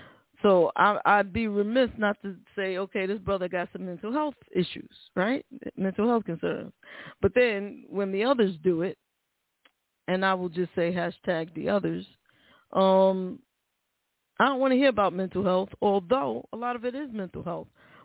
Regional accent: New York, United States; I'm a New Yorker, and anytime anything happens in New York, it freaks me out.

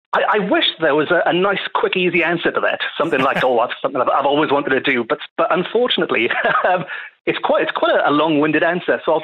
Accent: Wales, United Kingdom; as you might have guessed, I am a Welshman

